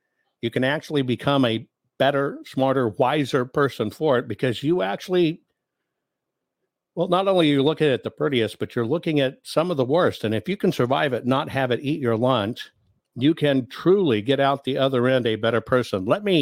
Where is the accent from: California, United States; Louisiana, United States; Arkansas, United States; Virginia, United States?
Arkansas, United States; I don't think we're cousins, but then again, I am from Arkansas, so it'd be totally fine if we got married.